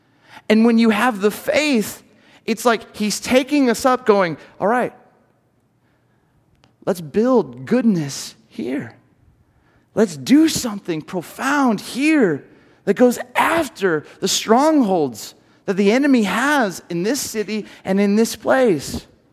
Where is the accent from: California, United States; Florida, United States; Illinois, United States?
California, United States; Camarillo; different from Camarillo, which was my hometown, 63,000. It's perfect air.